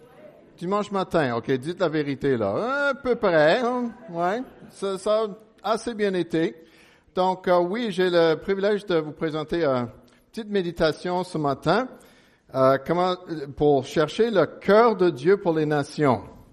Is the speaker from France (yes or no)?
no; Chicago, Illinois, United States; now in Canada; Je suis né à Chicago. Et donc, je suis immigrant pour venir, on est venu au Canada en 83.